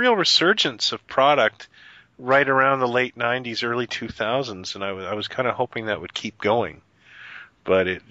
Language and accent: English; Canada; I'm Canadian.